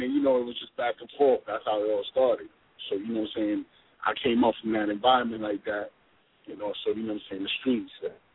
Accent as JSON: {"language": "English", "town": "Harlem", "region": "New York", "country": "United States", "tie": "born or raised there", "said": "But I'm originally born and raised from Harlem, but the family moved to Queens, you know what I'm saying?"}